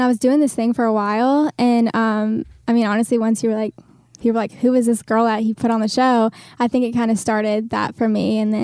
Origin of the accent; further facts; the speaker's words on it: North Carolina, United States; No, we're both from North Carolina.